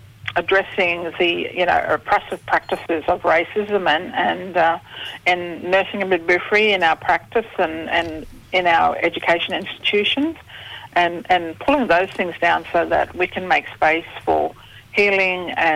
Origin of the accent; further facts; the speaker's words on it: Palm Island, Queensland, Australia; now in Adelaide, Australia; from Boogman country on Palm Island, North Queensland.